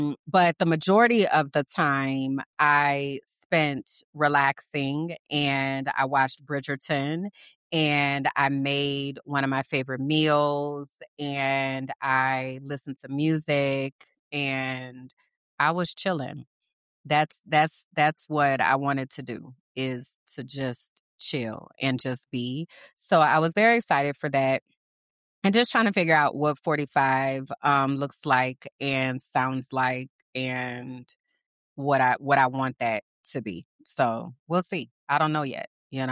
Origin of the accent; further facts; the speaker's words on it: New Orleans, Louisiana, United States; moved away as an adult; So I'm from New Orleans and the Saints are our team.